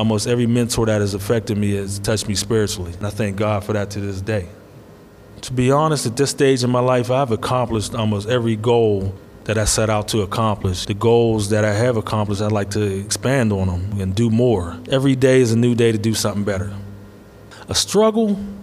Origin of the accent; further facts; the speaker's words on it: Braddock, Pennsylvania, United States; I was born and raised in Braddock, Pennsylvania. My childhood was decent. When I came up in Braddock, it was just starting to go downhill.